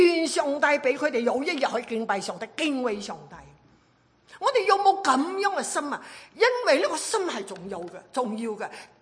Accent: China; 我哋中国人呢思想民族主义都系好狭窄嘅，好狭窄嘅。

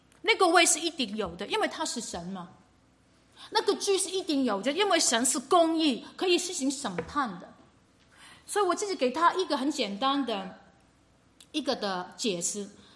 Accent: Macau; Chinese is a second language; 你们有去过澳门吗？我是澳门长大，你们有去过澳门吗？

